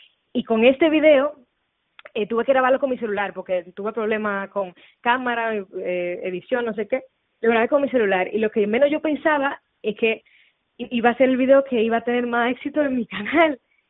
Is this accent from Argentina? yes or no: no; Dominican Republic; now in Madrid, Spain; Yo soy dominicanísima, de República Dominicana.